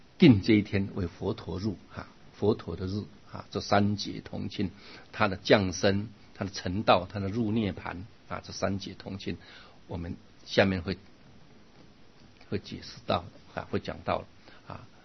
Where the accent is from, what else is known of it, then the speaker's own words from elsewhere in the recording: China; 那我们中国人也喜欢这个88这两个字